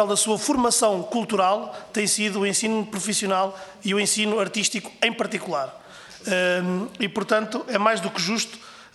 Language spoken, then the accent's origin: Portuguese; Pombal, Leiria, Portugal; da nossa região de Leiria, até porque eu sou de Pombal, sou mesmo pertinho de Leiria